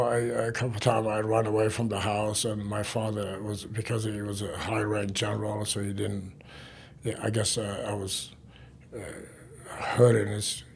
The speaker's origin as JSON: {"language": "English", "country": "Afghanistan", "tie": "born or raised there", "said": "It was comfortable, very good, because I was in a military family."}